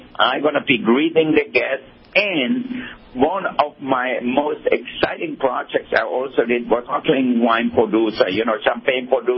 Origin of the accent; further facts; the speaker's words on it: Austria; I grew up in Austria.